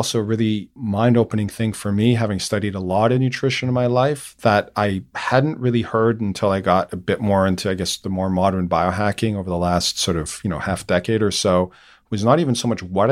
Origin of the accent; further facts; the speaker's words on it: Canada; I'm originally Canadian and I've always hated the cold.